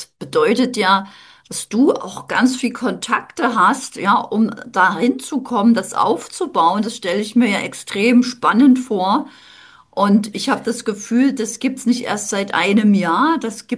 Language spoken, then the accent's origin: German; East Germany, Germany; ich bin ja in der DDR aufgewachsen